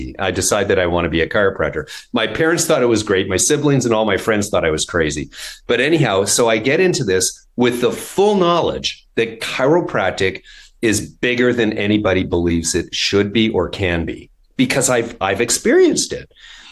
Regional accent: Winnipeg, Manitoba, Canada; I was a kid growing up in Winnipeg and pretty good little athlete at the time.

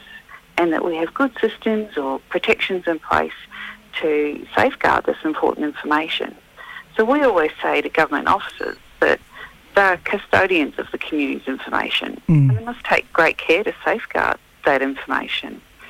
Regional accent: New Zealand; I am originally from New Zealand, and my husband is Māori from New Zealand as well.

